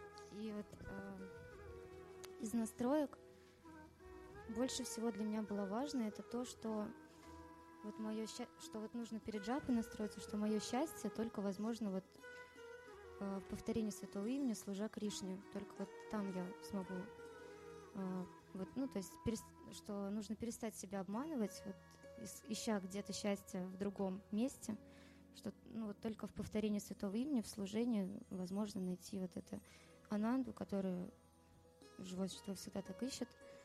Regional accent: Kazan, Tatarstan, Russia; я из Казани.

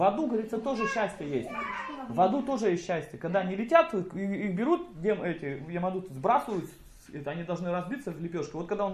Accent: Novokuznetsk, Kemerovo Oblast, Russia; born there; я родился на Новокузнецке, где 700 тысяч народу несчастливы вообще.

